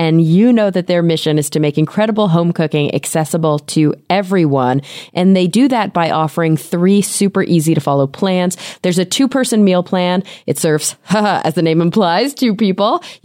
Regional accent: Texas, United States; but I think that the places where I grew up in Texas, and I know that like, my Texas old friends and family members loved Mythbusters

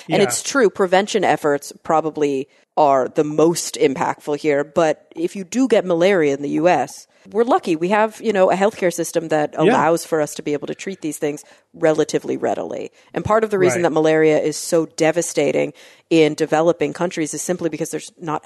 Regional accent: Dallas, Texas, United States; Honestly, even I grew up in Dallas, and we had a lot of mosquitoes.

